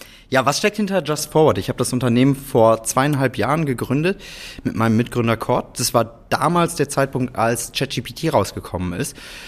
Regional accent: Rhineland, Germany; ich komme eben aus dem Rheinland, bin hier geboren, bin hier aufgewachsen, direkt gegenüber von der Event-Location zur Schule gegangen.

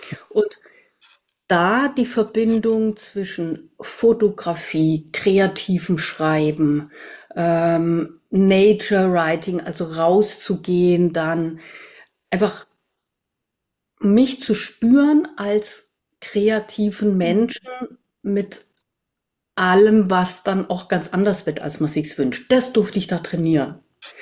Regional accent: Southern Germany, Germany; ich komme aus Süddeutschland

